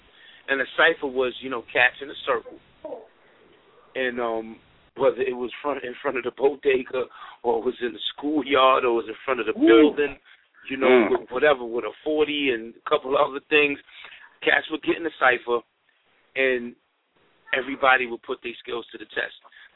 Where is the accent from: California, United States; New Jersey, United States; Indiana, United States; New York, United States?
New York, United States; Queens; But I just mainly knew about the place that where I was coming from. You know, and that was Queens. We come from Astoria projects.